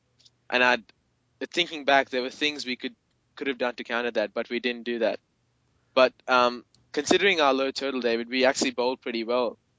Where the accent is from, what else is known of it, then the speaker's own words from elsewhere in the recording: Australia; from Australia.